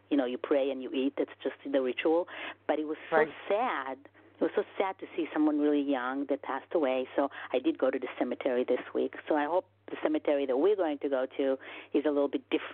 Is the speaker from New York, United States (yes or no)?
yes; Brooklyn, New York, United States; See, I grew up in Brooklyn, and I never even knew that.